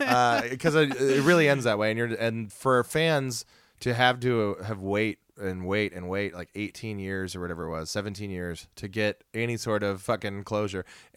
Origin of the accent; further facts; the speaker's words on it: United States; I never would have picked up on as an American person